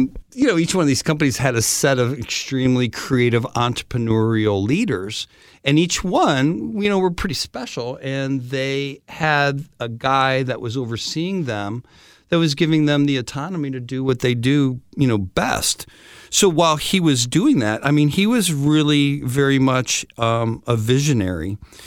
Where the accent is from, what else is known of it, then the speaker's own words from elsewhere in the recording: Detroit, Michigan, United States; in the first podcast, we talked about me growing up in Detroit